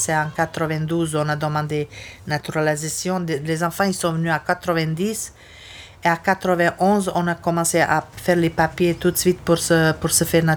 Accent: Bosnia & Herzegovina; comme ils étaient des bons élèves là-bas, chez nous en Bosnie déjà

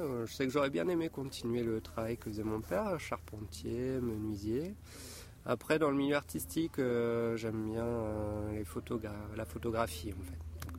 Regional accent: Hauts-de-France, France; j'étais au tout début dans une petite école dans mon village natal, en Picardie.

